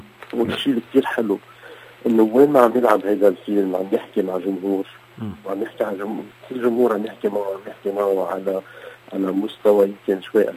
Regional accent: Lebanon; طيب نحن كشعب لبناني خلص الحرب

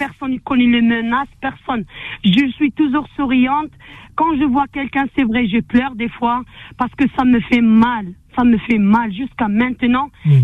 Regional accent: Algeria; Je suis algérienne.

